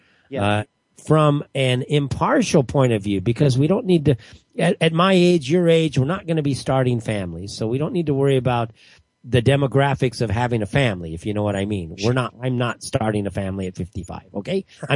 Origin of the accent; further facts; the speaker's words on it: Los Angeles, California, United States; No, I'm from Los Angeles.